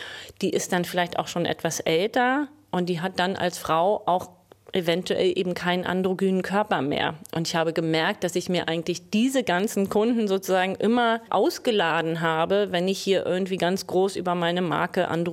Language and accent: German; Berlin, Germany; Ich bin keine waschechte, ich bin eine echte Berlinerin.